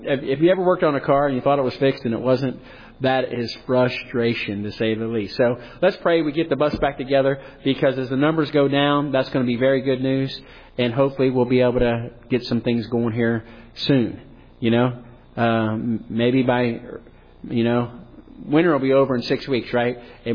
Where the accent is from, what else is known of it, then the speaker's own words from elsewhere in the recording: United States; No, I'm an American. I was born in America. Right? I have a Greek heritage.